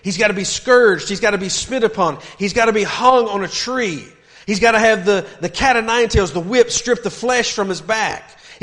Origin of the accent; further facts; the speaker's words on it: the South, United States; I remember growing up in the South, and I remember like the Baptist churches would go around on Sunday afternoon